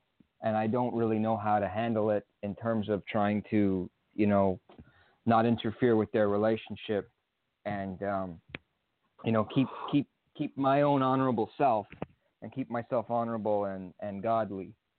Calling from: New York, United States; I'm calling from New York.

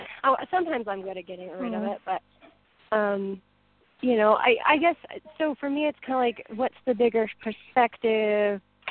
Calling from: Utah, United States

